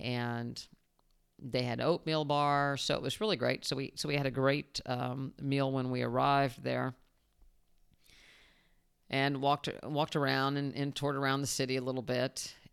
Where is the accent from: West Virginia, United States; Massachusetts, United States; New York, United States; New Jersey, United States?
West Virginia, United States; You know, I'm from West Virginia in the mountains. I know hills.